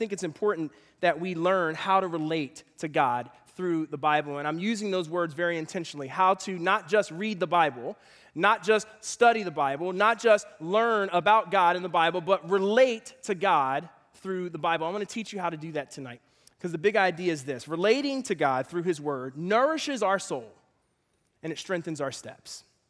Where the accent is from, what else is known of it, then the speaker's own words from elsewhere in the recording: Philadelphia, Pennsylvania, United States; So I'm originally from Philadelphia, if you don't know that.